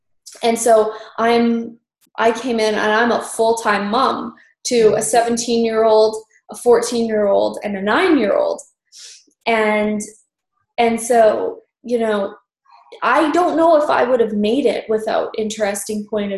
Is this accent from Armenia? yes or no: no; Canada; I'm a Canadian and I am come from a very, very left-wing Canadian NDP family.